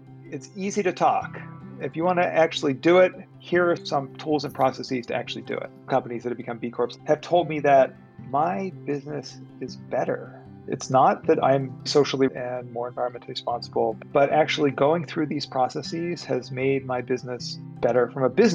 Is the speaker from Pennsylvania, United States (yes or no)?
yes; Pittsburgh, Pennsylvania, United States; My hometown, Pittsburgh, actually, at the time, was somewhat of a large banking center. Having grown up there, and I knew a lot of people that worked at those institutions